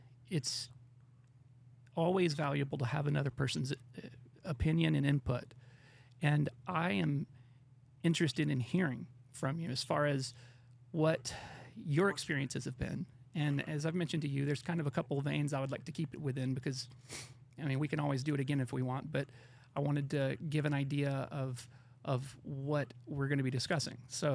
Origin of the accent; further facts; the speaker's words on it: United States; because as an American, I think we hear a lot about China, a lot of news.